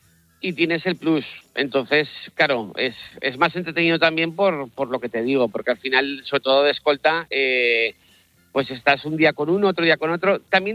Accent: Zaragoza, Aragon, Spain; moved away as an adult; now in Vigo, Spain; yo como te decía soy de Zaragoza y vivo en Vigo

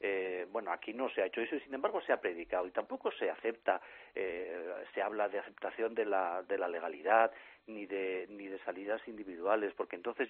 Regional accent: Spain; nos debemos como españoles, como demócratas

